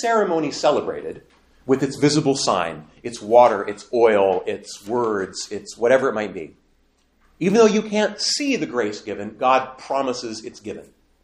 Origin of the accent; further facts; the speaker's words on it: Montana, United States; I grew up in Montana right next to an Indian reservation.